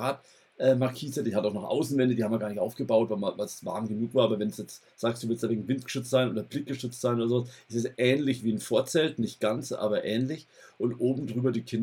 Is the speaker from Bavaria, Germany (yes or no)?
yes; Bavaria, Germany